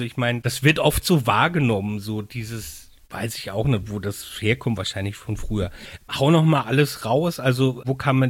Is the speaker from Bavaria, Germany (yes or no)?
no; Mainz, Rhineland-Palatinate, Germany; Ich meine, also ich bin ja Mainzer